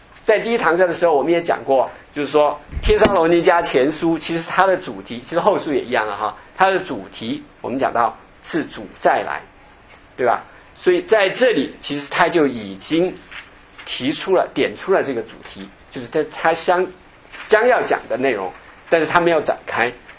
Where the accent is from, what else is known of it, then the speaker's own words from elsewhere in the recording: Jiangxi, China; moved away as an adult; also born or lived in Harbin; 我们那时候就是80年代上大学的时候因为我在哈尔滨上学，我们老家在江西